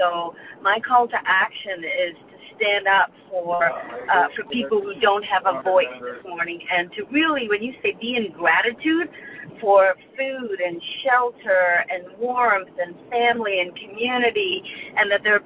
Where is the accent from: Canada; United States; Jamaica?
Canada; also, as a Canadian, this morning I'm saying I'm ashamed. I'm ashamed to be a Canadian